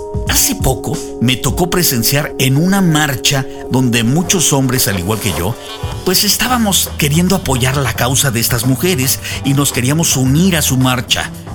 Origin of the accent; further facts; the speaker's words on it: Mexico; Incluso recuerdo en mi infancia allá en México, en junio de 1975. Lo recuerdo porque yo estaba cumpliendo 10 años en esos días.